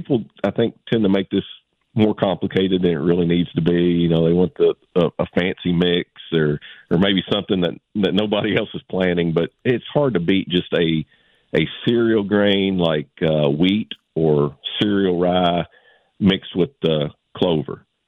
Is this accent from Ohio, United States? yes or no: no; Thomaston, Georgia, United States; I am about an hour south of Atlanta in Thomaston, Georgia.